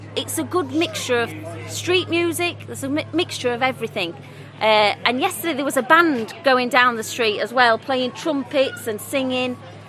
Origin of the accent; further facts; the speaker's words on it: Doncaster, Yorkshire and the Humber, United Kingdom; we are from Doncaster.